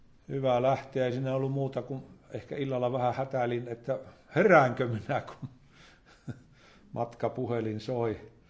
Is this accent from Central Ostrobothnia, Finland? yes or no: no; Suonenjoki, North Savo, Finland; minä olen Suonijoelta kotoisin ja Pieksämäki on ihan siinä lähellä